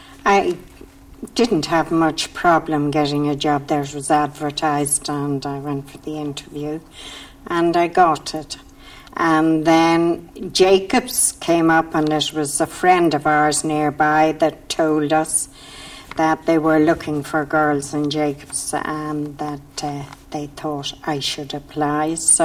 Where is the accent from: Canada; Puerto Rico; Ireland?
Ireland; Dublin, Leinster; I was brought up in Dundrum, Dublin.